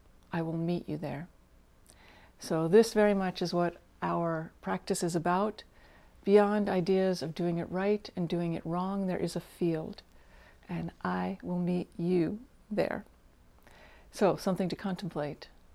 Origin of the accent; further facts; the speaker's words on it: United States; Especially if you're American, I might add. And I am American.